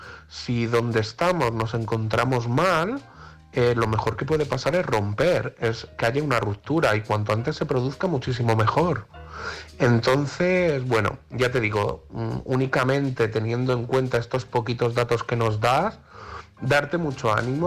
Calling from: Madrid, Community of Madrid, Spain; de Madrid

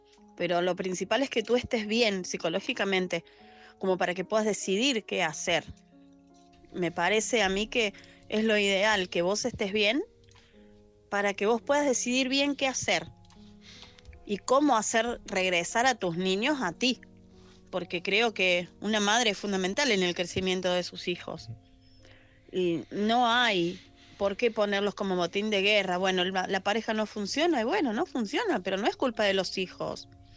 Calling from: Argentina; desde Argentina, no me acuerdo si lo había dicho o no.

